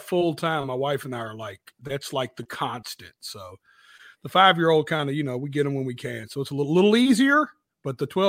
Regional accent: Antioch, Tennessee, United States; It's in Nashville, but I just represent my little district. So it's like I'm from Antioch, Tennessee.

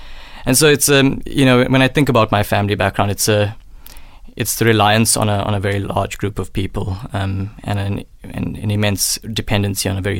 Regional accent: India; But because I'm Indian, we have very large families.

